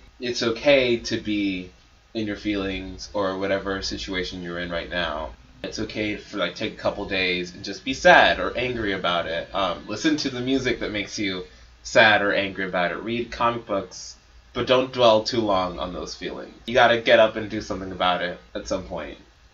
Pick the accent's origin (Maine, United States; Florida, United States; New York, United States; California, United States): Florida, United States; we came from Florida schools